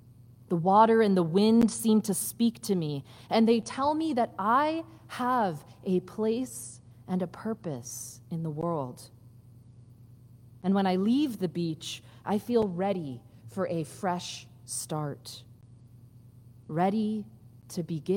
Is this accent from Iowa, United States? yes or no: no; Connecticut, United States; also born or lived in Portland, Maine; I grew up on the Long Island Sound in Connecticut, and I used to live in Portland, Maine.